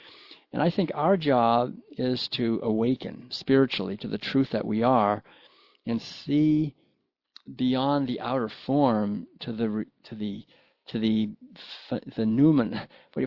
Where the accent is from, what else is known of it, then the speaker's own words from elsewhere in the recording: United States; I was from the United States.